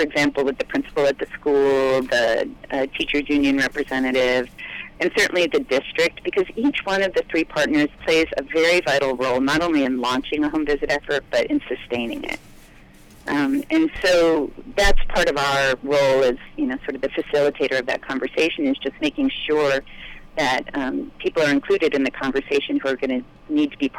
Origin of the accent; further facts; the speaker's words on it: California, United States; I mean, I come from California.